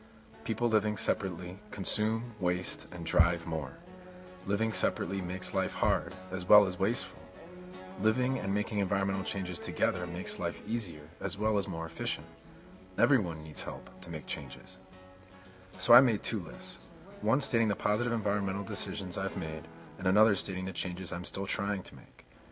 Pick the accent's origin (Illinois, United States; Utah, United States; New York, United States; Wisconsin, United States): Illinois, United States; Chicago; I'm a regular guy born and raised in Chicagoland